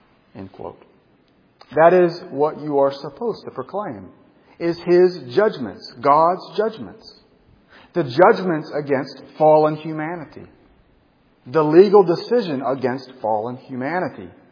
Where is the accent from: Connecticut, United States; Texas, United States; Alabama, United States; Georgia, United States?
Alabama, United States; Gulf Shores; When this young man came to the beach, I'm from Gulf Shores, do you remember?